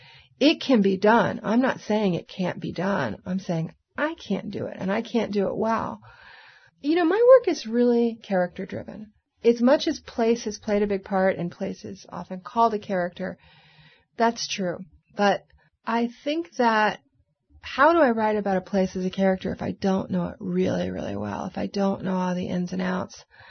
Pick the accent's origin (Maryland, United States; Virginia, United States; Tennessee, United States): Maryland, United States; Baltimore; Now, I write about my hometown. I grew up there, went away to school, and worked in Texas for a little while, which in some ways I feel gave me a very fresh perspective on Baltimore when I came back.